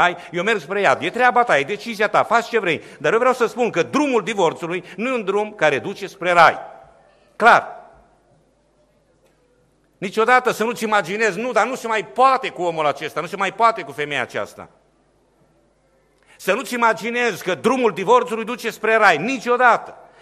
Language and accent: Romanian; Romania; în zona de unde vin din România